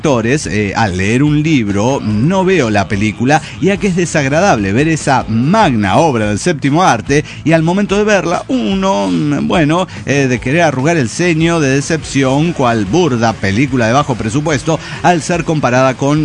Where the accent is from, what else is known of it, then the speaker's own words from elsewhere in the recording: Valparaíso, Zacatecas, Mexico; Bien, Valparaíso, Zacatecas, aquí sí, representado.